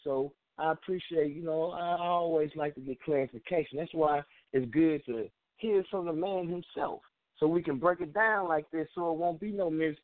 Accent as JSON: {"language": "English", "region": "the South", "country": "United States", "said": "I'm from the South. All right, I'm from the South."}